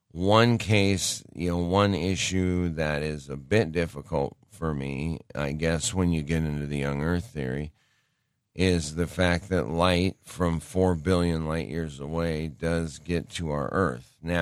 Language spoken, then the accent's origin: English; Great Falls, Montana, United States; You know, I grew up in Montana, and one direction, I grew up in Great Falls, and if I looked to the west, I saw the Rockies.